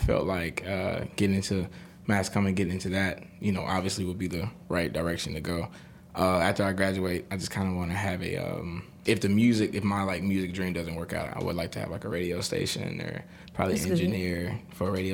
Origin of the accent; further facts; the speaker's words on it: Florence, Mississippi, United States; also born or lived in Jackson; I'm from Florence, Mississippi. I was raised in Jackson, West Jackson to be exact. But majority of my life, I lived in Florence, which is in Rankin County. So, okay. Yeah, I'm pretty country.